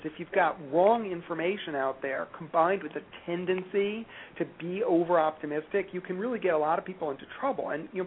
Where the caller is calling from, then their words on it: Cleveland, Ohio, United States; Cleveland, Ohio.